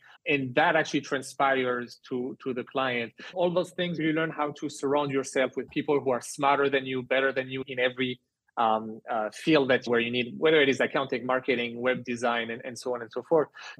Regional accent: France; also born or lived in Canada; I'm only 32. So I was actually, just for some background, I was born in Canada. I grew up in France. My parents are, or my family is actually in large part Algerian. So I have three type of roots and three passports, actually, three citizenships

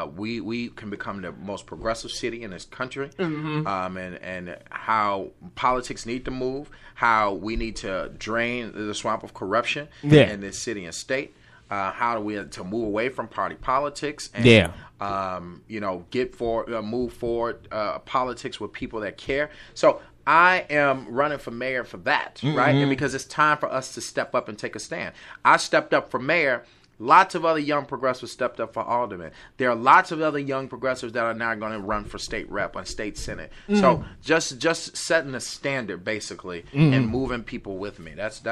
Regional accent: Inglewood, California, United States; I'm from Inglewood.

